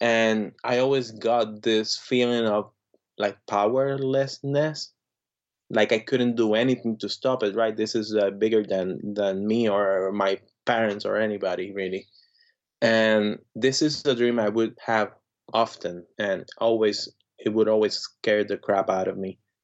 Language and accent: English; Puerto Rico; So I was born in Puerto Rico in the 80s, grew up early 80s, grew up 80s, 90s.